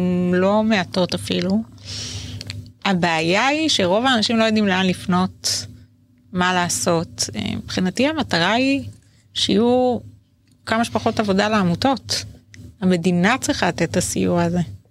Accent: Holon, Tel Aviv District, Israel; כי גדלתי במשפחה ממוצעת, כזה מעמד ביניים, בחולון, לא בסביון

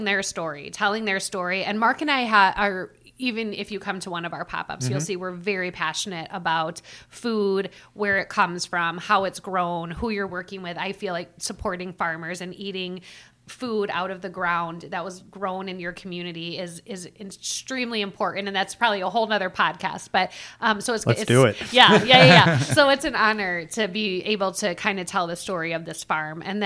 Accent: Scotland, United Kingdom; I'm a Scottish girl. So yeah, that's got to be my favorite. So good.

